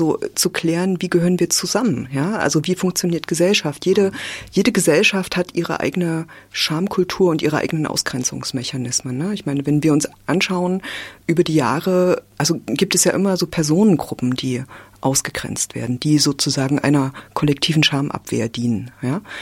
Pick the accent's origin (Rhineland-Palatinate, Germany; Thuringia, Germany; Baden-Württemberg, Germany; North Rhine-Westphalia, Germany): Thuringia, Germany; Weimar; ich bin in Weimar groß geworden. Ne? Das heißt, ich bin immer in Auseinandersetzungen und in Angesicht vom Buchenwald groß geworden.